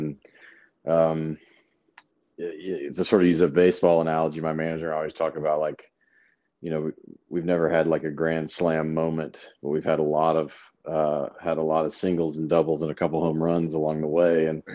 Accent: Memphis, Tennessee, United States; now in Nashville, United States; No, I'm from Memphis, about 200 miles away, and then went to school in Knoxville

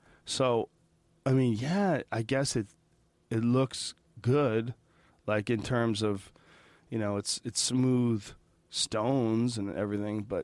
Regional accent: United States; That's the cool thing about being American. We're so fucking badass. Other countries speak our language.

